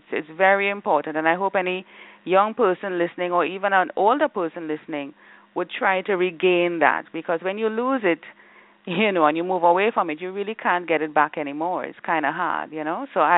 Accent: Trinidad & Tobago; I'm part Indian, part black. So I grew up in a community, not necessarily in Jamaica, but I'm originally from Trinidad

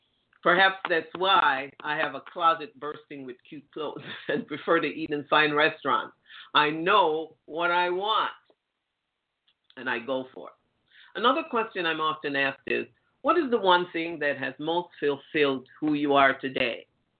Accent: Jamaica; Growing up in Jamaica, I sometimes had to get food from the church.

